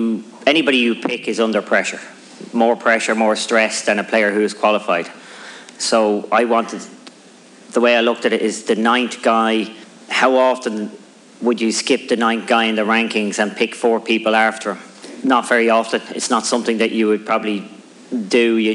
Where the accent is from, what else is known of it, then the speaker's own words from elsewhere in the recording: Ireland; we had a lovely Ryder Cup in 2006 when we won in Ireland, because it was in my home state